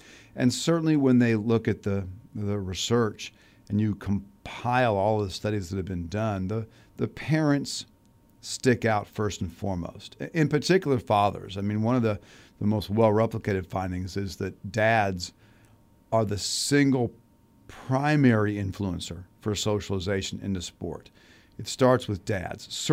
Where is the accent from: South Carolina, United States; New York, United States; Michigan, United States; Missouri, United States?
Missouri, United States; Kansas City; I grew up in Kansas City. That just wasn't a thing in Kansas City.